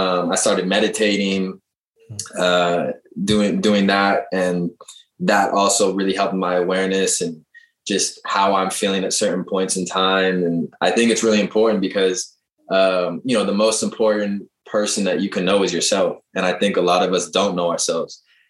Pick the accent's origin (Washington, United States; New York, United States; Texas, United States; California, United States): Washington, United States; Seattle; I mean, I'm from Seattle, so I already love nature anyway